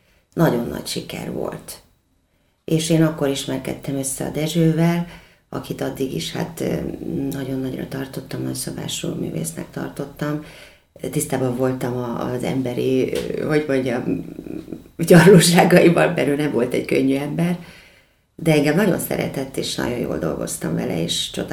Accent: Pécs, Baranya, Hungary; moved away as an adult; now in Budapest, Hungary; mert pécsi vagyok, már az is egy trauma volt, hogy eljöttem Budapestre 18 éves koromban

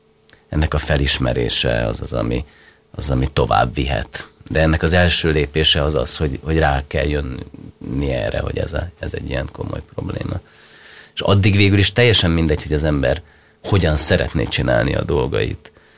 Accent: Hungary; egyébként én nem értem más országot, de én nagyon magyar vagyok

